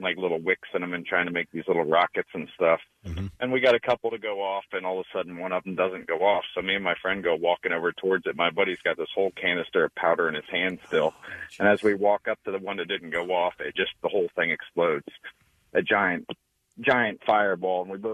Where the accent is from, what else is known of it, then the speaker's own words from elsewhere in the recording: Midwest, United States; I grew up in the Midwest. Things were a little different.